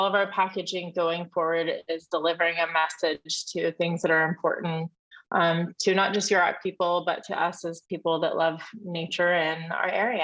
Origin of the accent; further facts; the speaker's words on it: California, United States; also born or lived in Weitchpec; Yeah, I grew up in Humboldt County. Not only do I have family here in town in Arcata, but I have family from our reservation up in Wichpet, where I lived half and half for most of the time.